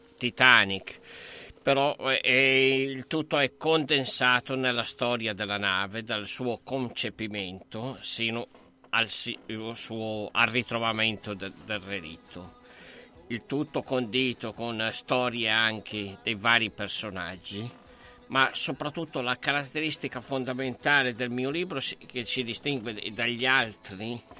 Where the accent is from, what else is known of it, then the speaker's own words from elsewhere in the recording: Gallarate, Lombardy, Italy; born there; sono nato a Gallarate in provincia di Varese nel 1957